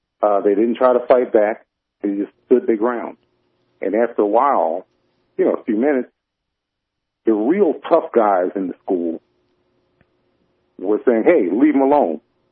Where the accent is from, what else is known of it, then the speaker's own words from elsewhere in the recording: Pennsylvania, United States; But, you know, I was born and raised just outside of Philadelphia.